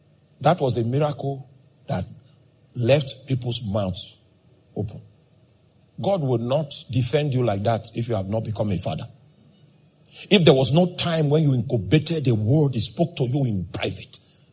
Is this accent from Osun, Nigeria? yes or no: no; Makurdi, Benue, Nigeria; And I was born in Makodi. I grew up here, so I know this town back to back.